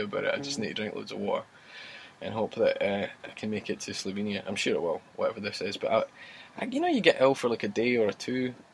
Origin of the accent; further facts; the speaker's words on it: Scotland, United Kingdom; unmistakably I'm a Scotsman.